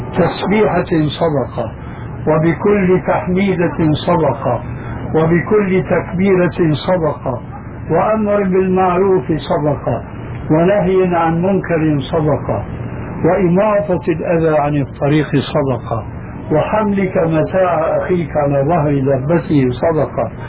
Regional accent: Syria; يقولون: عندنا في سوريا كالحرزون في حيوان في البرية

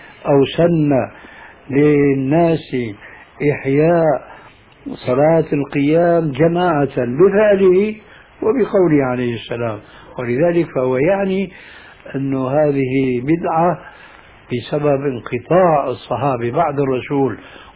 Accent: Syria; كما يقولون عندنا في سوريا

